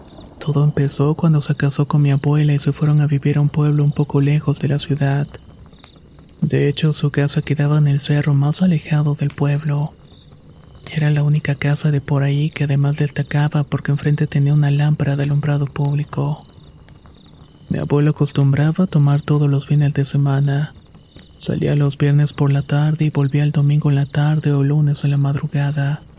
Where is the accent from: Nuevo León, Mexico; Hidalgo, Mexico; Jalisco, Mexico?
Hidalgo, Mexico; Soy de un pueblo de la Sierra Alta de Hidalgo.